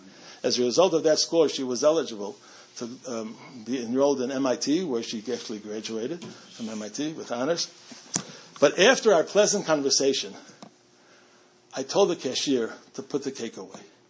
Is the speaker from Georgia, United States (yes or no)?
no; Chicago, Illinois, United States; well, actually, I grew up in Albany Park, and I remember the congregation